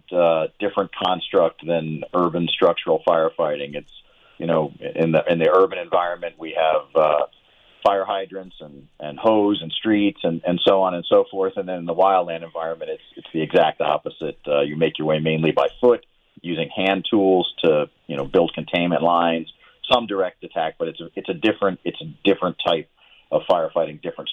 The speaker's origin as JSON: {"language": "English", "town": "Fairfax County", "region": "Virginia", "country": "United States", "lives_now": "Tucson, United States", "said": "And where I came from, it was no different. I came to Tucson from Fairfax County, Virginia, in the National Capital Region, and no stranger to severe thunderstorms and flash flooding."}